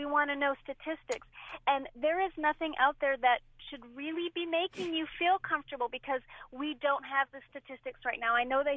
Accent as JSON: {"language": "English", "country": "Canada", "said": "And I'm originally from Canada, and my parents still live up there."}